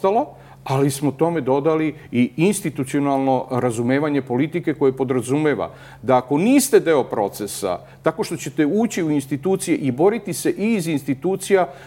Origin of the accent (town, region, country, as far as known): Novi Sad, Vojvodina, Serbia